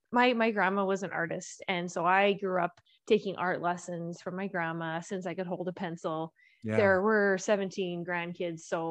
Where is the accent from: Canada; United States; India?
Canada; Edson, Alberta; I'm actually from a small town. And we didn't have any buildings designed by an architect. So I'm from Edson, Alberta.